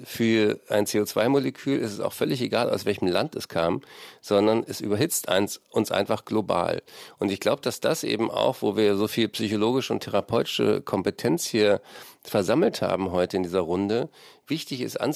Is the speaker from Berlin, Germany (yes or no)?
yes; Berlin, Germany; ich bin ja Berliner, bin mit meinem Vater Wildschweine gucken, mit dem Rad morgens gefahren durch den Grunewald.